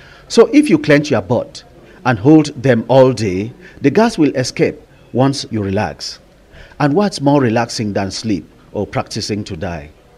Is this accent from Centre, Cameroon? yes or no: no; Bamenda, Northwest Region, Cameroon; Whilst growing up in Bamenda, we would hear adults talk about common etiquette.